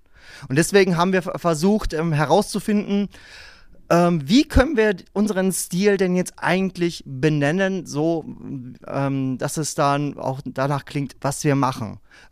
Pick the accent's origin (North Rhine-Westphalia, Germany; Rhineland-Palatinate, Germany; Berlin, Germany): North Rhine-Westphalia, Germany; Dortmund; born there; ich als gebürtiger Dortmunder komme aus dem Ruhrpott.